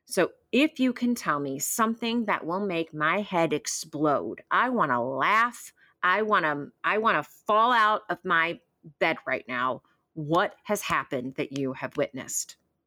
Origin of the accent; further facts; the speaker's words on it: Texas, United States; I was working downtown. I was doing retail and people were coming in, and I'm not from here. I'm from Texas. People were coming in with like their heavy Chicago accents